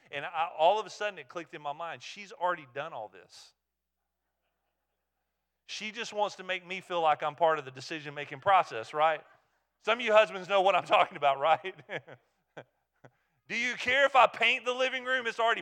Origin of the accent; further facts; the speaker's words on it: Alabama, United States; Now, I'm from Blount County, Alabama